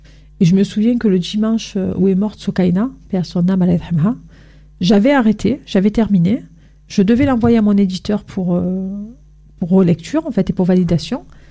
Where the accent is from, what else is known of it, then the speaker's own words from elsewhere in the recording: France; born there; Je suis née en France.